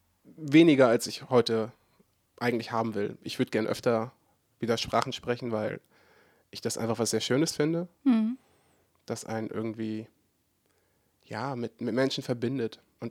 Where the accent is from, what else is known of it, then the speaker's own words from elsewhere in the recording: Oldenburg, Lower Saxony, Germany; born there; Also ich bin geboren in Oldenburg, 93er Jahrgang, derzeit 26 Jahre alt.